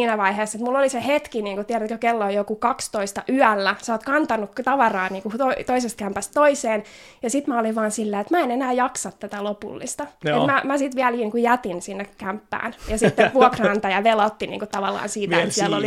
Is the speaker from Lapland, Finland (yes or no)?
no; Vantaa, Uusimaa, Finland; now in Helsinki, Finland; mä heräsin tuolta Kruununhaasta, mutta mä oon kotoisin Vantaalta alun perin